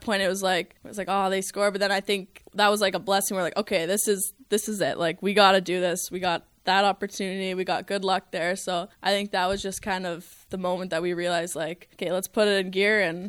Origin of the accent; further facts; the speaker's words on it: Nelson, British Columbia, Canada; now in Minnesota, United States; I think maybe I took it for granted growing up, because then I come to Minnesota, and all the girls are like, oh my goodness, you're from BC, the mountains.